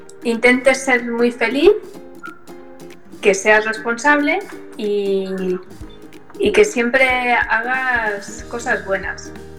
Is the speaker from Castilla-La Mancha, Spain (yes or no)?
no; Barcelona, Catalonia, Spain; born there; Yo nací en Barcelona, en la ciudad de Barcelona, en el año 73, hace muchísimos años.